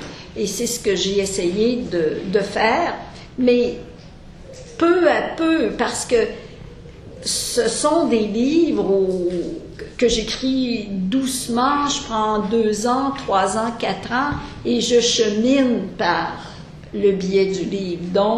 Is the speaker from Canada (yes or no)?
yes; Sherbrooke, Quebec, Canada; Je viens de Sherbrooke, une ville à la frontière des États-Unis.